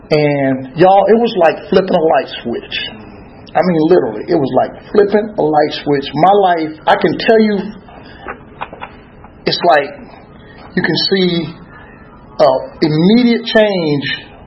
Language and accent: English; Columbia, South Carolina, United States; I'm from South Carolina. I know, don't boo my Gamecocks, y'all. All right. from Columbia, South Carolina.